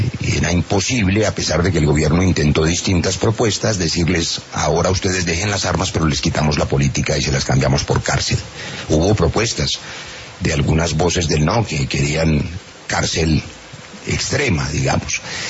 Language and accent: Spanish; Valle del Cauca, Colombia; Y el dicho de mi tierra, del Valle del Cauca